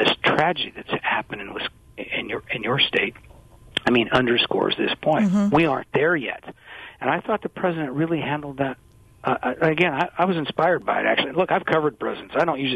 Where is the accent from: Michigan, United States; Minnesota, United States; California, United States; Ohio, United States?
California, United States; I'm from California, but before the Rodney King case and before the riot